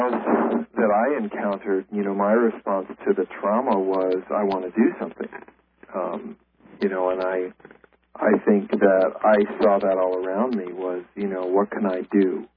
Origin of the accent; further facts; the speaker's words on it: New York City, New York, United States; I'm a New Yorker. I mean, I was born and bred in New York, and so I feel a great affinity with New York City